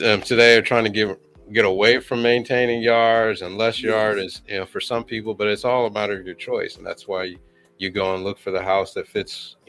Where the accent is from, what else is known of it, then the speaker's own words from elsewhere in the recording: Florida, United States; because I'm from Florida and I have learned the value of having a garage when the winter hits.